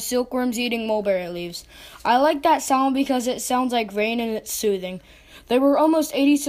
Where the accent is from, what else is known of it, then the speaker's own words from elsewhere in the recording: Fort Worth, Texas, United States; from Fort Worth, Texas, and I'm 10 years old.